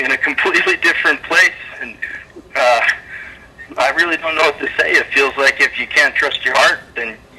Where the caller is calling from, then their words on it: Salt Lake City, Utah, United States; I'm calling in from Salt Lake City, former missionary, former LDS, and current atheist